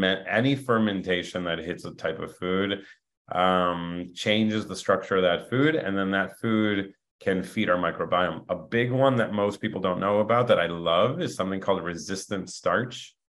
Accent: Montana, United States; now in Los Angeles, United States; I came from Montana. Everybody in Montana is chill.

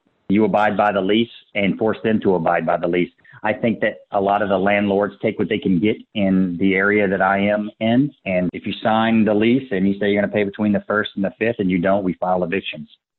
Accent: Baton Rouge, Louisiana, United States; I grew up in Baton Rouge. I like the culture. I like the area.

